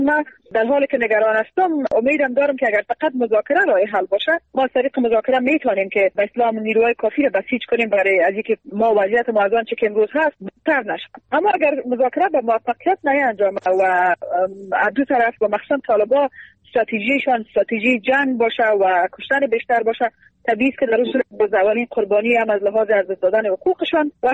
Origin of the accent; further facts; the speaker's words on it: Afghanistan; مانند سایر نسل نوظهور افغانستان